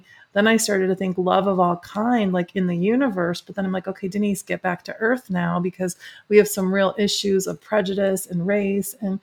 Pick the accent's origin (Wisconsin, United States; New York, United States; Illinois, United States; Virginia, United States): Illinois, United States; Chicago; I'm from the Chicago area. I'm from the Midwest.